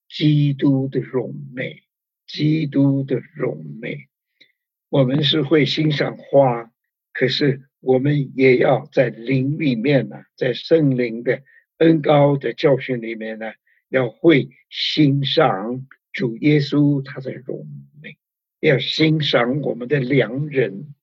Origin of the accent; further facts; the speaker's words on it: China; 特别我们中国人，啊，我们稍微念过一点，孔孟之道的，念过一点古书的